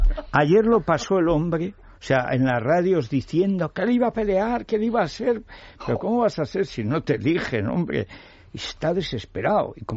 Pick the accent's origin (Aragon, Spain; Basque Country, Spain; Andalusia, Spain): Aragon, Spain; Orihuela del Tremedal; Teruel tiene 900 metros de altitud. Mi pueblo, Orihuela del Tremedal, tiene 1525 el pueblo.